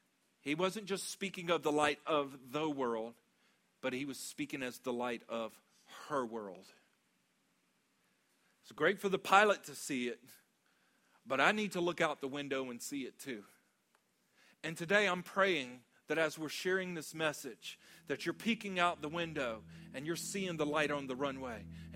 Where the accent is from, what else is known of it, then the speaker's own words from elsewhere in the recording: Louisiana, United States; like I need a British accent with a little rasp to say that the correct way, but I don't have it. I'm Cajun.